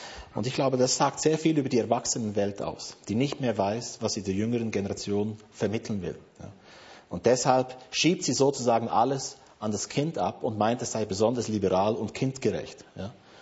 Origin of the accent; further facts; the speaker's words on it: Basel, Basel-Stadt, Switzerland; ich komme ja aus Basel